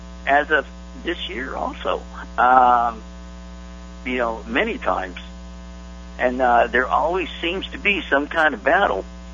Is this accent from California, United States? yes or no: yes; Los Angeles, California, United States; And I grew up in East LA, you know, of course, it was very gang-ridden out there